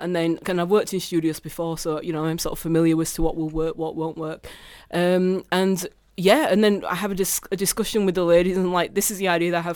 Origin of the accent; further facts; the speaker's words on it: Bradford, Yorkshire and the Humber, United Kingdom; because obviously I'm from Bradford. I'm very proud of being from Bradford.